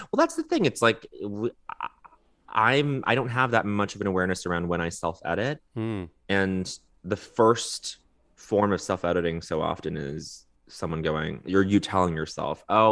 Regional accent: Montreal, Quebec, Canada; But it's growing up in Montreal for a portion of my childhood … really just kind of, like, did it all.

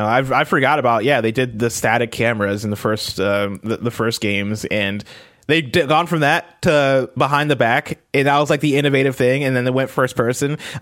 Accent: United States; Like, I'm not a gun person, even though I'm American.

